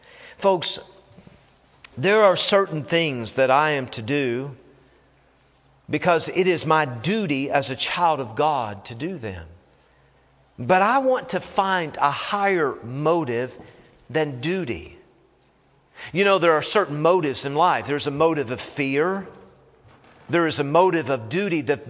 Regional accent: Tennessee, United States; And when I grew up in Tennessee, there were spankings and then there was whoopings, all right?

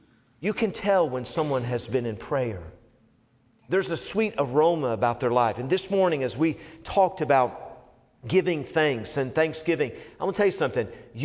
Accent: Tennessee, United States; I'm from Tennessee, you know? I'm used to coon hunting or, you know, whatever, cat hunting or whatever.

